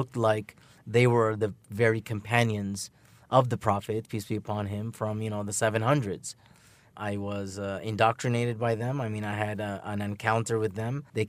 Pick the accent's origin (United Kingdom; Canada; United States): Canada; Toronto, Ontario; Well, I'm born and raised in Toronto, Canada. My parents are from India. I grew up with two competing cultures.